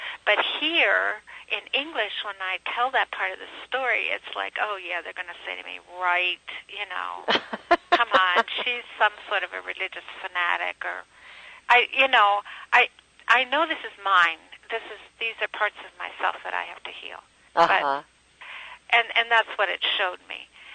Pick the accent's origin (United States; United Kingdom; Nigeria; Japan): United States; East Coast; So many things are different, and I'm from the East Coast, and I came to the West Coast